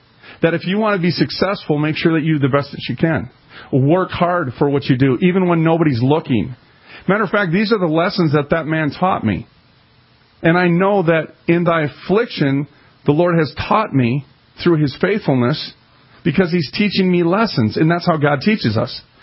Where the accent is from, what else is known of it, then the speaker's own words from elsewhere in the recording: Minneapolis, Minnesota, United States; Now, keep in mind, I'm a kid from North Minneapolis.